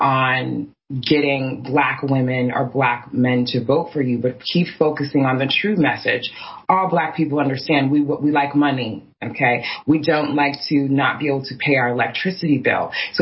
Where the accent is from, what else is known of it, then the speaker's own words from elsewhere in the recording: Iowa, United States; You know, I'm from Iowa.